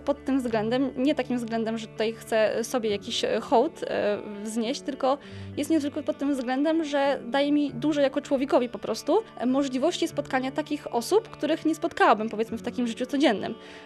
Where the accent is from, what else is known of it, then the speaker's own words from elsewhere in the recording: Gdynia, Pomeranian Voivodeship, Poland; Ja nie jestem urodzoną w Gdyni, gdynianką rodowitą, no ale całe moje życie jednak gdzieś tutaj się kręci wokół Gdyni. Tutaj chodziłam do liceum, teraz tutaj mieszkam, mam tutaj przyjaciół.